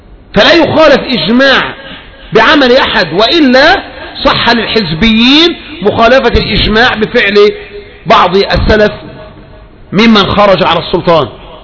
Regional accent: Egypt; وعلى رأسهم بلدنا مصر

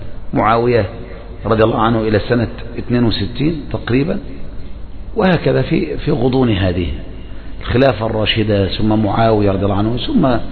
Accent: Egypt; مثلا عندنا في مصر حصل ايه؟

